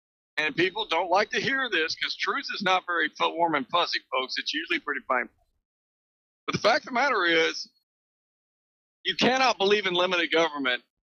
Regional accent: Texas, United States; I don't care. I'm a Texan.

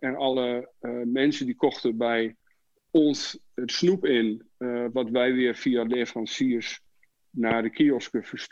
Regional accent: Wierden, Overijssel, Netherlands; now in United States; ik kom uit Wierden, klein plaatsje bij Almelo.

